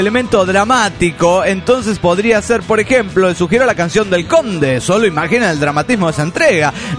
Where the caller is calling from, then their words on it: La Plata, Buenos Aires Province, Argentina; Soy el mítico de La Plata, Argentina.